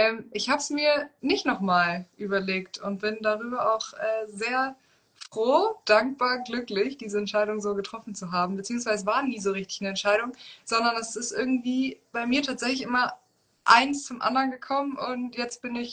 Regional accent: Hamburg, Germany; Ja, nee, ich komme ja aus Hamburg.

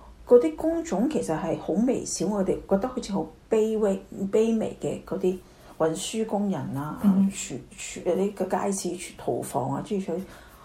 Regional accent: China; 尤其是我中國人啦

